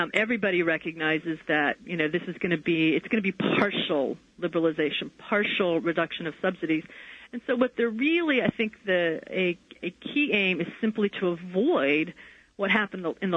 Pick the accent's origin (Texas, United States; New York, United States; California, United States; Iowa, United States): Texas, United States; as I said, I'm from Texas, so I sort of know cotton farming in Texas better than I know what the situation is today in Mississippi.